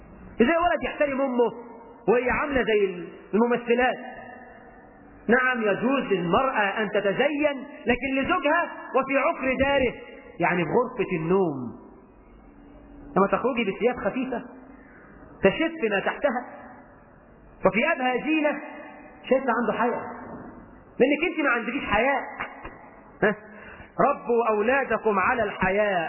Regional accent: Egypt; واحنا عندنا في مصر امثال تشجع على السرقة.

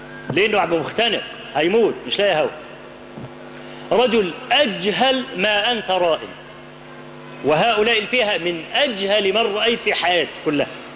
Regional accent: Egypt

